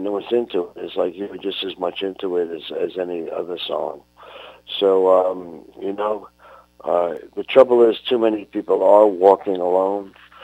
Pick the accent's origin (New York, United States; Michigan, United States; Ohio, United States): New York, United States; Brooklyn; I grew up in honestly, I come from Brooklyn, where the same place Michael comes from, Bensonhurst, Brooklyn. And Bensonhurst was known for being a Jewish and Italian community and a very mafia-oriented community